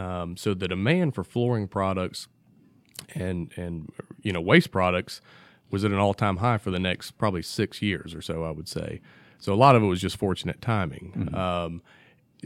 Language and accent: English; Georgia, United States; growing up in Northwest Georgia and being in the carpet industry